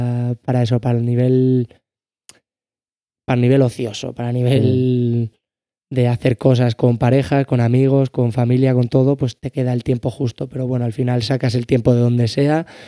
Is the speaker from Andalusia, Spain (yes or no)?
no; Manzanares, Castilla-La Mancha, Spain; yo por ejemplo, de donde vengo, de Manzanares